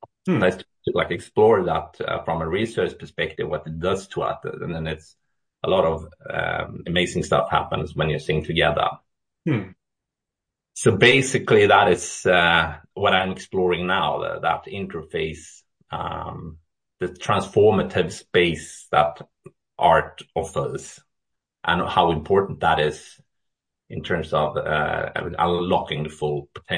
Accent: Sweden; English is a second language; I'm from Sweden. I live in Jönköping, close to Älmhult, where it's the headquarters of IKEA.

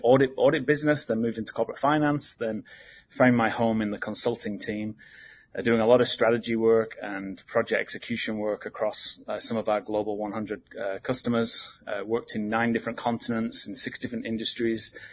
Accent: England, United Kingdom; accent: confused; also born or lived in Australia; now in Las Vegas, United States; So my background, I started off in England.

